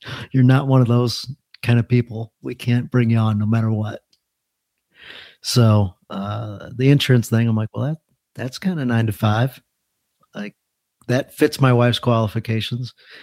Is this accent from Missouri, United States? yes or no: yes; Fenton, Missouri, United States; So I grew up in Fenton, Missouri. So local guy